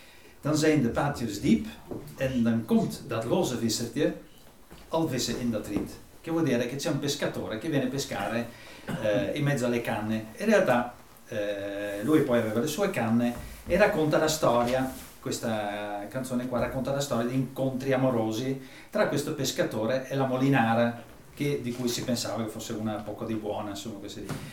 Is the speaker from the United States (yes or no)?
no; Belgium; io sono belga, dai Paesi Bassi